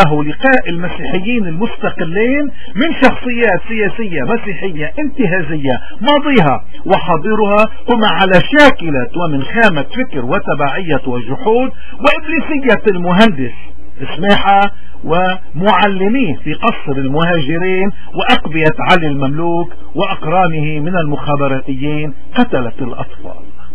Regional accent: Lebanon; واجبنا كلبنانيين ناشطين وخصوصا موارنا في بلاد الانتشار واجبنا أن نشهد للحق

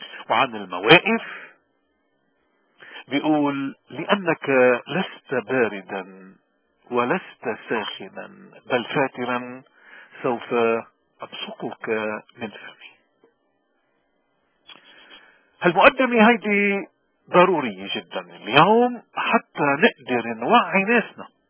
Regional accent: Lebanon; نحن اليوم كلبنانيين عموما وكموارني خصوصا عم نواجه حالة محل

